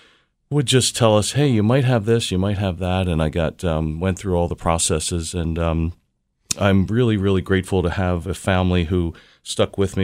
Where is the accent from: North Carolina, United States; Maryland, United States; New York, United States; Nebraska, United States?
Maryland, United States; Baltimore; I'm from Baltimore, Maryland, actually, right in Hamden. That's where I grew up.